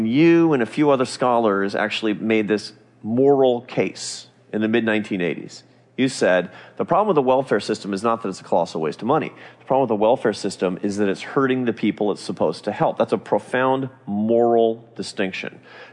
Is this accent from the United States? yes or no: yes; Seattle, Washington, United States; When I was a kid growing up in Seattle, we were basically poor. We grew up in a poor neighborhood.